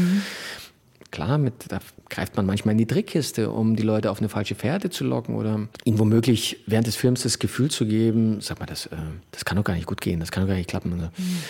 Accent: Bavaria, Germany; als gebürtiger Bayer nur ein sehr überschaubares, nicht nur Verhältnis, sondern auch Wissen über die DDR.

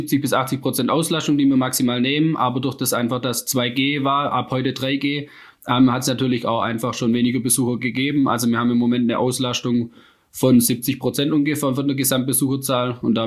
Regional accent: Baden-Württemberg, Germany; now in Freudenstadt, Germany; Nein, ich komme ursprünglich aus dem Rems-Murr-Kreis. Und bin jetzt einfach wegen Beruf hier, wegen der Stelle dann hier in der Nähe hingezogen.

